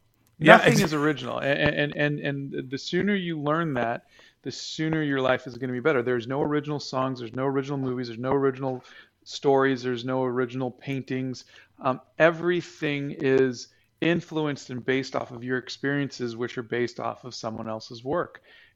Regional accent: Yonkers, New York, United States; born there; Yeah, I was born in Yonkers, New York, 1968.

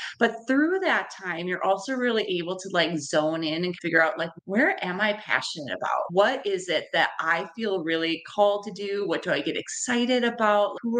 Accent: Alexandria, United States; I'm from Alexandria, where I currently am.

